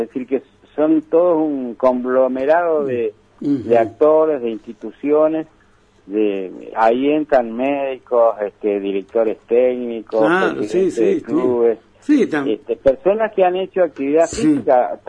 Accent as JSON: {"language": "Spanish", "town": "Montecarlo", "region": "Misiones", "country": "Argentina", "tie": "born there", "also_born_or_lived": "Santa Fe", "said": "Bueno, yo en realidad soy nacido en Monte Carlo y después me fui a estudiar a Santa Fe"}